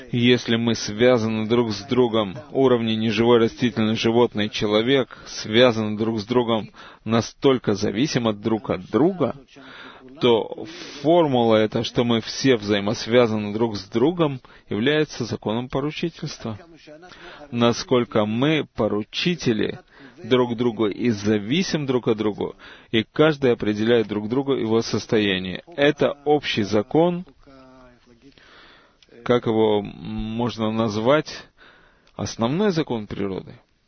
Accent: Nazareth Illit, Northern District, Israel; из Нацрат-Элита.

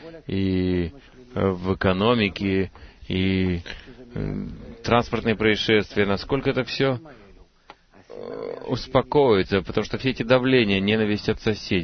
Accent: Tel Aviv, Tel Aviv District, Israel; Добрый вечер … из Тель-Авива.

